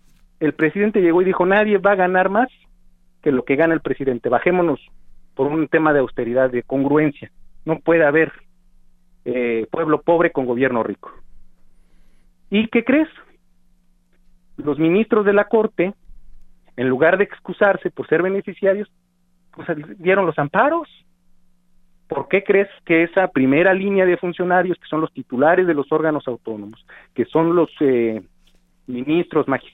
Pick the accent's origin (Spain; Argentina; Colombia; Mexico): Mexico; Mexico City; Todos los que somos de la Ciudad de México, yo ya lo hice electrónicamente